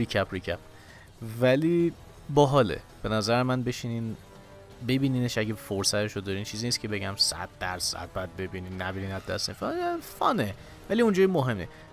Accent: Iran; حداقل برای ما که ایرانی هستیم

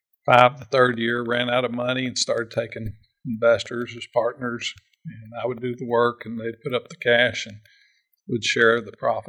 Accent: Lexington, Kentucky, United States; Yeah, I grew up on Spring Ridge Drive. And when I was a kid, they built Kirkland Mall.

